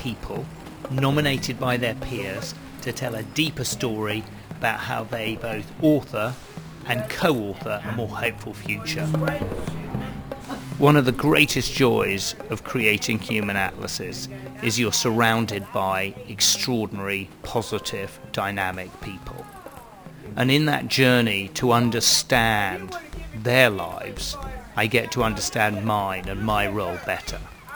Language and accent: English; United Kingdom; I'm a British artist and I create human atlases.